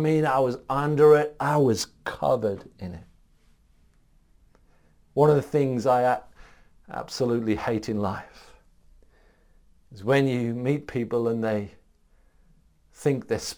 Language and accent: English; North East England, United Kingdom; I was brought up in County Durham, northeast of England.